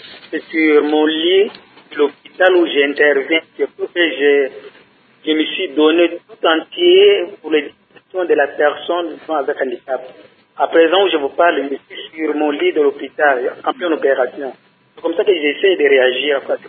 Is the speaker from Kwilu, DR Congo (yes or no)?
yes; Kikwit, Kwilu, DR Congo; qu'ils enseignent chez nous à Botamon, à Kikwite